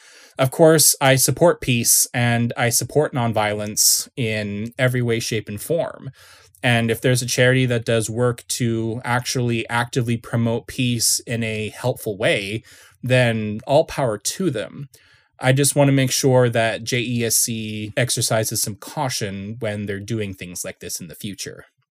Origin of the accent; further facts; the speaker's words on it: Canada; As a Canadian, I cheered for each and every one of you and your countries